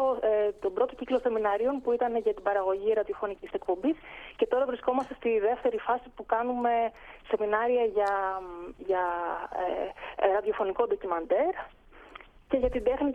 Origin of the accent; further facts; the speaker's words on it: Greece; now in Munich, Germany; από τότε που έφυγα από την Ελλάδα, γιατί ζω αρκετά χρόνια στο εξωτερικό και εργάζομαι